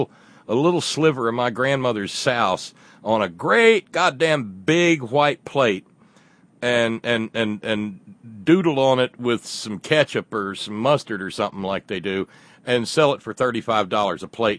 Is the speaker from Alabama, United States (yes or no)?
yes; Alabama, United States; when I looped back through where I grew up in Alabama back at the end of September